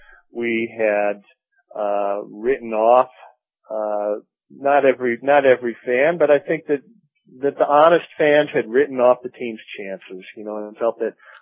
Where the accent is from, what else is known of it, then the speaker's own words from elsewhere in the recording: St. Louis, Missouri, United States; I grew up in St. Louis, in the suburbs of St. Louis, and, I'm a little on the old end for bloggers. I'm 44 years old